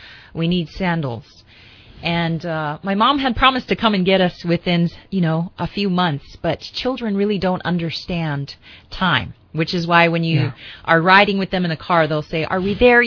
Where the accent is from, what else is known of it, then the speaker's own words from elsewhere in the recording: Hawaii, United States; At that point, we were growing up on the Big Island of Hawaii, and I was going to Keao Elementary School.